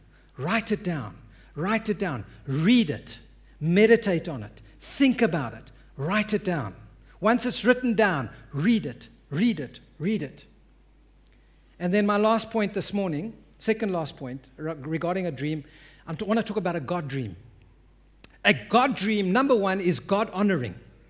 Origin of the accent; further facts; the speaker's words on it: South Africa; you're thinking as a South African, ach, I'm vlees wees, man.